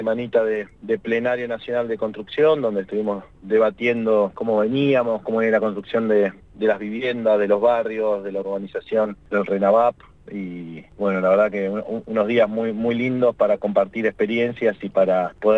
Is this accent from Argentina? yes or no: yes; Argentina